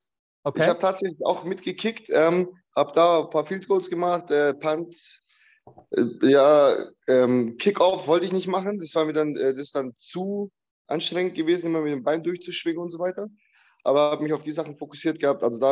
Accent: Calw, Baden-Württemberg, Germany; born there; Also ich bin 89er Baujahr, bin jetzt 32 Jahre alt, bin in Deutschland geboren, in Calw, im Schwarzwald.

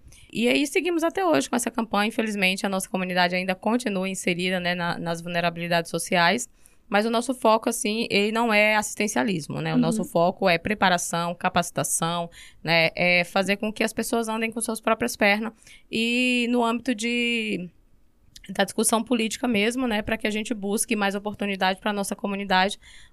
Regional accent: Northeast Region, Brazil; Sou nordestina, sou educadora popular

